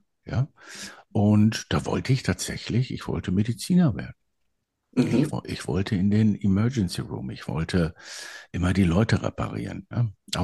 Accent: Hagen, North Rhine-Westphalia, Germany; Ja, ich bin tatsächlich ein Kind des Ruhrgebiets. Jetzt muss ich aufpassen, wenn ich sage Hagen bei dir um der Ecke

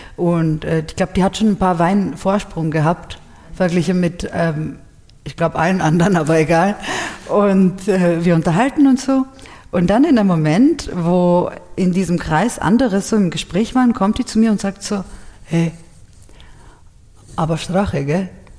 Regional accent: Poland; Ihr, sag ich zu ihr, aus Polen.

